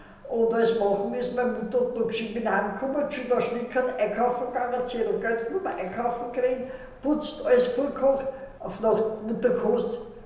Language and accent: German; Styria, Austria; also born or lived in Vienna; Ich bin eigentlich in Wien geboren, bin aber dann aufs Land gekommen, in die Steiermark, Bad Graz, nicht so Bergbauern waren das.